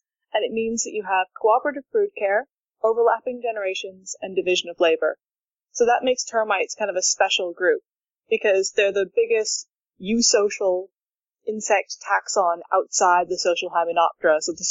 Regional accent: Ottawa, Ontario, Canada; moved away as an adult; now in Berlin, Germany; I am in Berlin, where I've been doing my master's degree, but I'm originally from Ottawa in Canada. I actually came to Berlin a while before I started studying, because when I finished high school in Canada

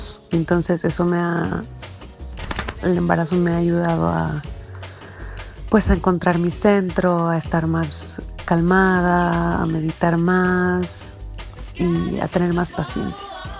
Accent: Mexico; now in Hamburg, Germany; tengo 33 años, soy mexicana, pero vivo en Hamburgo, Alemania.

